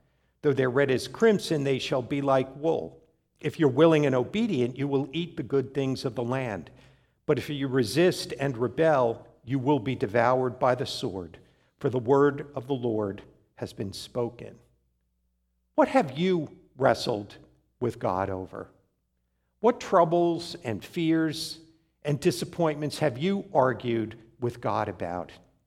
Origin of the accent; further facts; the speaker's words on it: United States; Growing up outside New York City meant that commercials on TV would be all of the current and upcoming Broadway plays and musicals, which was sometimes great.